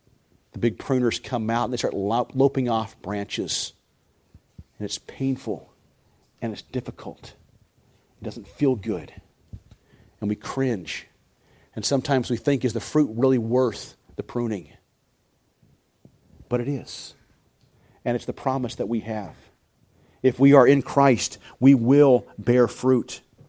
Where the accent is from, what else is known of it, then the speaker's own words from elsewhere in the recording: Arizona, United States; down where I grew up in Arizona, the big orchards